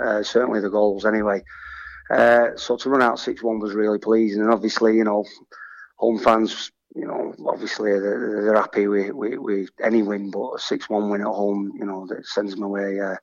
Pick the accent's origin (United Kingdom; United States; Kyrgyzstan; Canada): United Kingdom; Preston, North West England; obviously, because I'm from Preston, I'm around the area